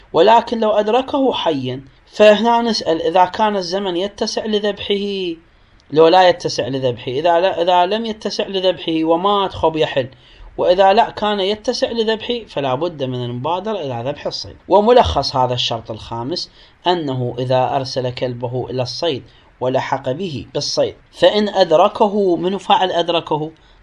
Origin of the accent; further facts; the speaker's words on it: Iraq; نعبر هذا التعبير احنا عندنا بالعراق